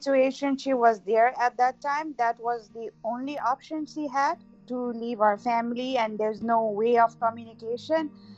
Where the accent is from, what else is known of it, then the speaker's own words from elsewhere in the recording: Nepal; now in New York, United States; I am originally from Nepal, but I've been living in New York for last 14 years and US 21 years now.